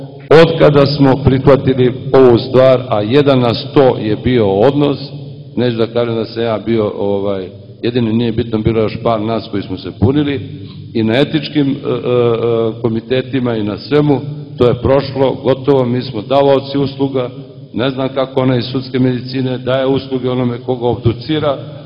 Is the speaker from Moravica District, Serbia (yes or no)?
no; Novi Sad, Vojvodina, Serbia; da li mi u Srbiji, a govorim mi, pošto dolazim iz Novog Sada